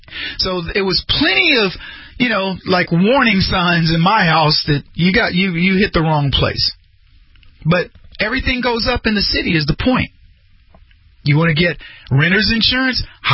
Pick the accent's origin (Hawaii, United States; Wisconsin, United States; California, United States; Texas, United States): Texas, United States; Brady; I remember when I was a kiddo and I moved from Brady, Texas